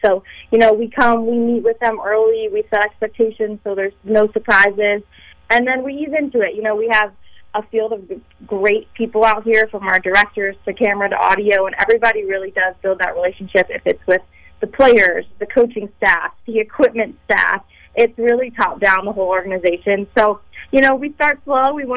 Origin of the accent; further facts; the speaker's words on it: Green Bay, Wisconsin, United States; Well, I grew up in Green Bay, and the Packers have never been on Hard Knocks